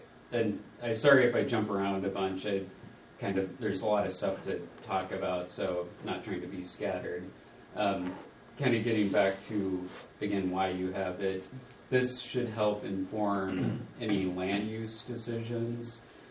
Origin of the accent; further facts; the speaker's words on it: Iowa, United States; I'm not, I grew up in Iowa, so I'm not from here.